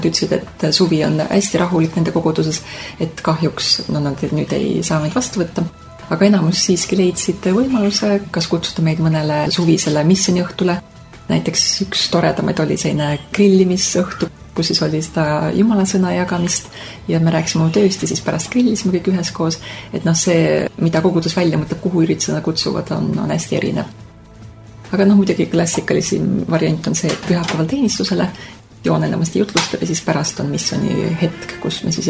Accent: Rakvere, Lääne-Viru County, Estonia; mina olen pärit Eestist Rakverest

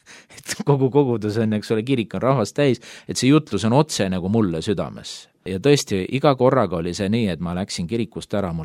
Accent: Tallinn, Harju County, Estonia; kuna me ise oleme Pääskülast ja Nõmmelt päriteks.

